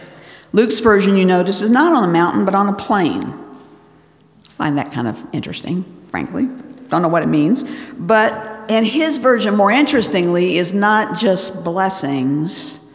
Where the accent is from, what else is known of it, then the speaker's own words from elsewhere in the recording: Bangladesh; And in the Bengali Bible that I grew up with in Bangladesh, it says, how long will you stand with your feet in two boats?